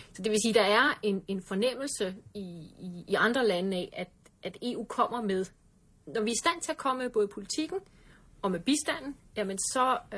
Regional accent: Zealand, Denmark; jeg er selv fra Falster, så jeg er lige ved siden af

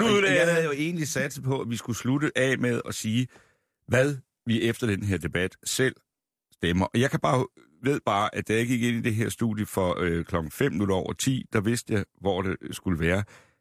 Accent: Region of Southern Denmark, Denmark; jeg er godt nok fra Fyn, så det er altså ikke det argument, jeg trækker.

